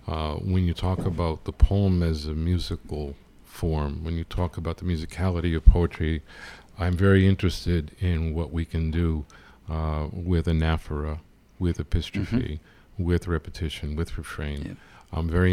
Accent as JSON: {"language": "English", "town": "Brooklyn", "region": "New York", "country": "United States", "tie": "born there", "said": "You know, I was born in 1957 in Brooklyn."}